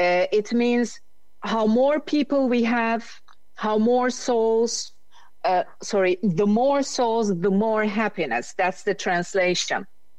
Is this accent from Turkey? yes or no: yes; Turkey; English is a second language; now in Netherlands; I'm from Turkey, I'm Turkish, and I'm living approximately 20 years in the Netherlands. So I have a multi-language life.